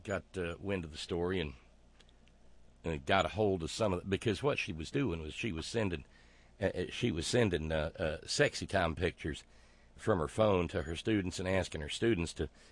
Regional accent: Florence, Alabama, United States; And it comes out of my hometown. down there in Florence, Alabama.

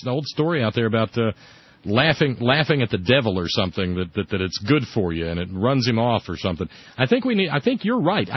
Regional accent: Alabama, United States; born there; now in West Virginia, United States; I was born in Alabama, and we live in West Virginia

